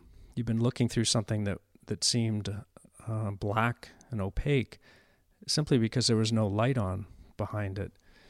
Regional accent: La Mesa, California, United States; I grew up in the town of La Mesa, which is a suburb of San Diego.

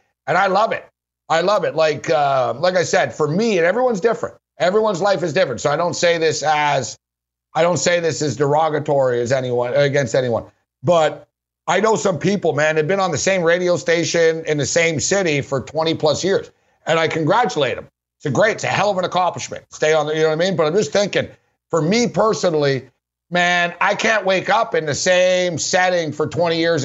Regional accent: Montreal, Quebec, Canada; born there; I'm from Montreal, but I don't feel like, I don't miss it. I don't, it's just where I was born.

